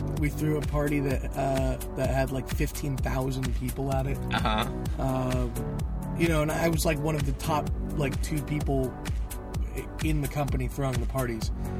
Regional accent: California, United States; Yeah, I was born and raised in California.

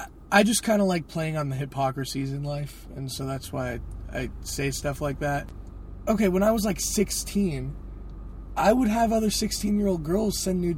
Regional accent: California, United States; Yeah, I was born and raised in California.

